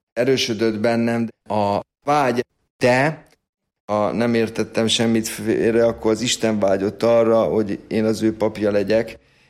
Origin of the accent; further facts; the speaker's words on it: Sopron, Győr-Moson-Sopron, Hungary; Soproni származású vagyok, ezért 4. év végén kértem